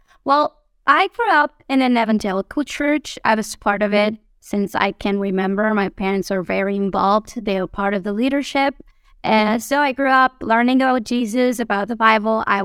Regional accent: Mexico; moved away as an adult; now in Guatemala; We are originally from Mexico, my husband and I. We were both born there and grew up there. We met and married there. So we we lived all of our lives in Mexico.

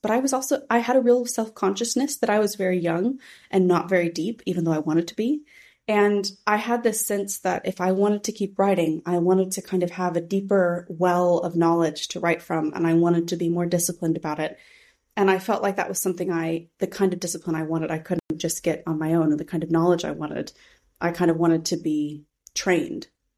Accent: United States; now in United Kingdom; I think I am very American. Like, that is just the case. That is where I was born. That is my experience.

